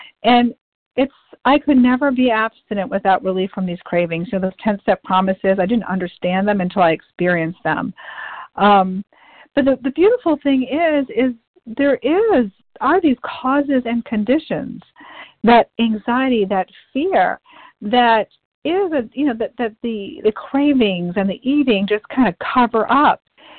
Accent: Virginia, United States; I'm from Virginia. I'm actually calling in from Massachusetts this week.

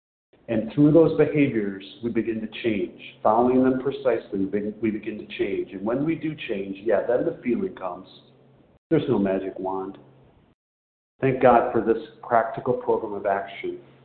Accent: Chicago, Illinois, United States

